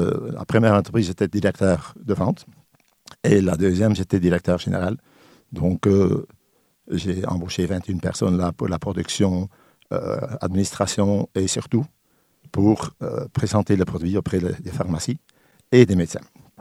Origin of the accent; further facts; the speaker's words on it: Belgium; French is a second language; moved away as an adult; now in France; Donc, mais en Belgique, en principe, on est bilingue, on apprend déjà le français à partir de 8 ans. J'ai appris le français d'ailleurs, ici en France, à mes 50 ans quand je suis arrivé en France, à peu près.